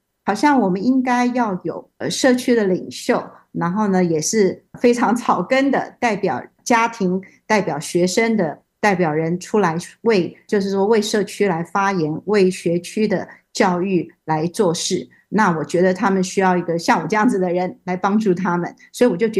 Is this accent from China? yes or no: no; Taiwan; moved away as an adult; now in United States; 我来自台湾。我在没有来台湾之前，我就是一个美术老师。现在呢我住在湾区已经35年了